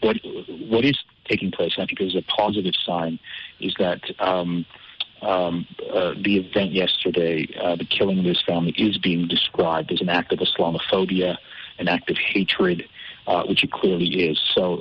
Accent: Canada; I was born in Canada to a Canadian Muslim family. I grew up there. I have vast numbers of my extended family there.

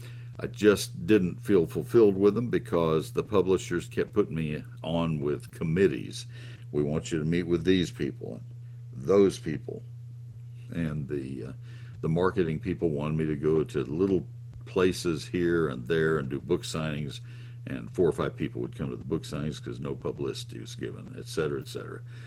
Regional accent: College Station, Texas, United States; I grew up in College Station, and they were plentiful in Brazos County.

